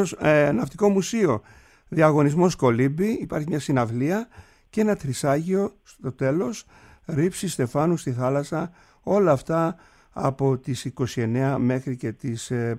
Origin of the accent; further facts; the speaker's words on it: Kasos, South Aegean, Greece; αφού είμαι από την Κάσο να αναφερθούμε λίγο.